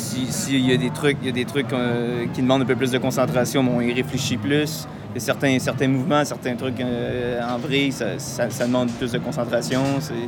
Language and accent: French; Quebec, Canada; Je viens du Québec, je viens du Canada.